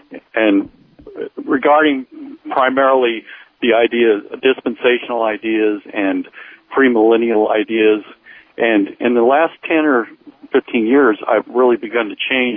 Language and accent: English; San Diego, California, United States; Oh, I'm sorry. From San Diego.